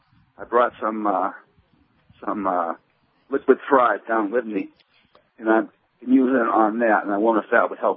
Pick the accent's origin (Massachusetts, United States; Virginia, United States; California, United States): Massachusetts, United States; Worcester; I'm from Worcester, Mass. I'm down visiting my dad in near Sarasota.